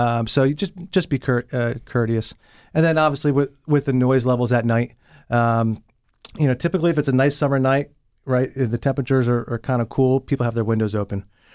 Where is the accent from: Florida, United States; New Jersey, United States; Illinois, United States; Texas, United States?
New Jersey, United States; Harvey Cedars; growing up in Harvey Cedars in the summertime, you know, the beach and the ocean is my passion, right?